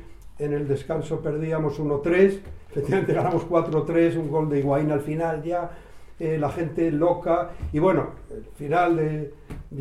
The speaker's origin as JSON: {"language": "Spanish", "town": "Palencia", "region": "Castile and León", "country": "Spain", "tie": "born there", "said": "O en Palencia, que es mi tierra de nacimiento."}